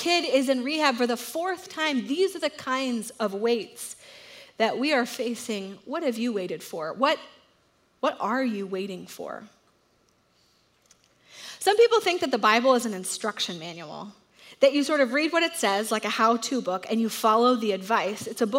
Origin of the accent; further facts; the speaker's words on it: Dallas, Texas, United States; I grew up in Dallas.